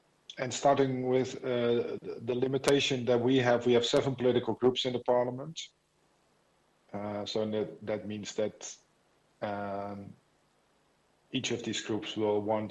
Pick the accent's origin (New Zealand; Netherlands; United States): Netherlands; English is a second language; And then I'm from the Netherlands, right?